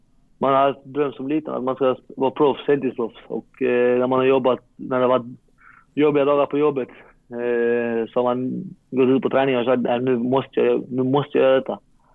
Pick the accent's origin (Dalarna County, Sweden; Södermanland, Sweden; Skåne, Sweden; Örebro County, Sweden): Skåne, Sweden; Malmö; jag är från Malmö, och man har växt upp med att kolla på hans matcher.